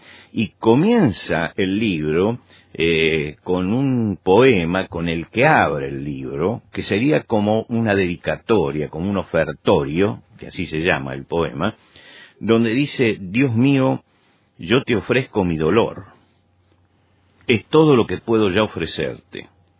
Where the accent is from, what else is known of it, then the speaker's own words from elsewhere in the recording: Argentina; él fue diplomático durante mucho tiempo en mi país, en Argentina